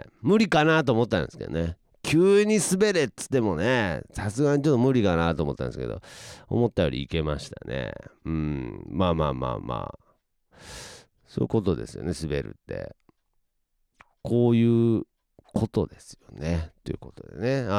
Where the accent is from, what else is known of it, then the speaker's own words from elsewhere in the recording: Nagoya, Aichi, Japan; やはりこう地元名古屋としては、はい、もうね名古屋人ぶってますけどね、東京行ってる時は東京人ぶって、名古屋戻ってきたらすぐ浅田真央ちゃん地元のとか言い出すっていうね、